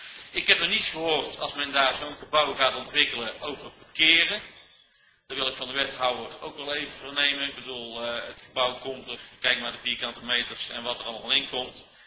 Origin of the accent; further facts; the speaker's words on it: Tilburg, North Brabant, Netherlands; als echte Tilburger kom je natuurlijk regelmatig in dit gebied